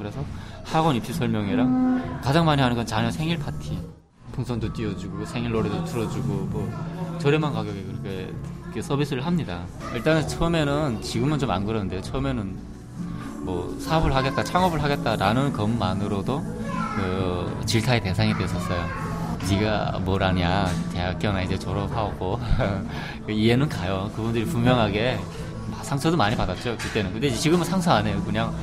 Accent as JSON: {"language": "Korean", "country": "North Korea", "lives_now": "South Korea", "said": "지금 저랑 같은 북한 사람들"}